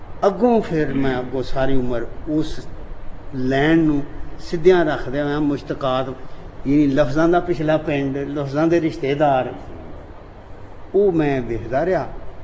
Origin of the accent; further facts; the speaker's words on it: Punjab, Pakistan; ਮੈਂ ਤਾਂ ਆਪ ਜੰਮਿਆ ਪਲਿਆ ਉਸ 'ਤੇ